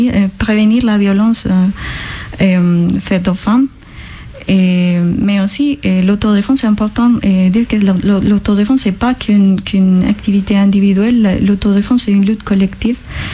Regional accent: Colombia; French is a second language; now in France; je viens de Colombie et je suis sociologue.

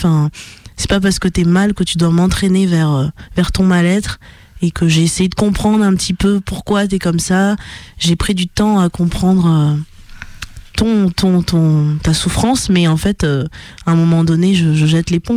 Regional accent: Madagascar; je suis noire et je viens de Madagascar

